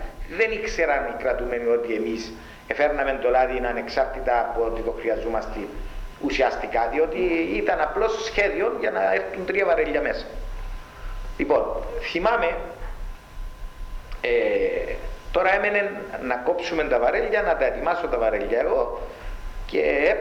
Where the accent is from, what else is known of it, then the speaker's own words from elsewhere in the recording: Lagoudera, Nicosia District, Cyprus; Εγώ ήμουν από τα Λαγουδερά